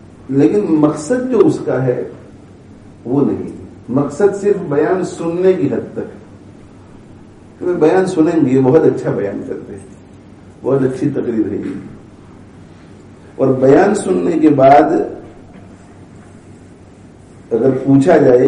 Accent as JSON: {"language": "Urdu", "country": "India", "moved": "yes", "said": "1970 کی دہائی میں جب میں انڈیا سے یہاں منتقل ہوا"}